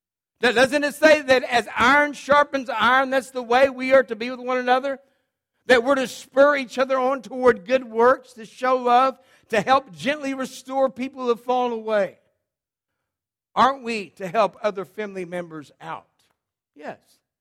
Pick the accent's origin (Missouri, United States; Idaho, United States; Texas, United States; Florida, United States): Texas, United States; I was from South Texas